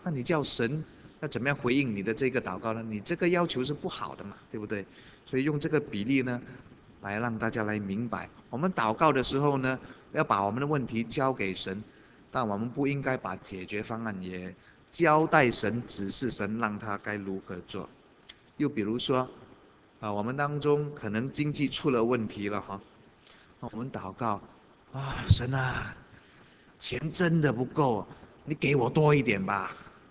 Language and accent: Chinese; Singapore; 我们新加坡人呢，他们叫一些富人呢，有时候叫得不好听了